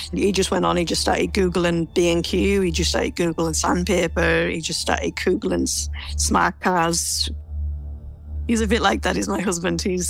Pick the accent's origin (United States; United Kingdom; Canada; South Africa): United Kingdom; England; obviously I'm from England and she's from England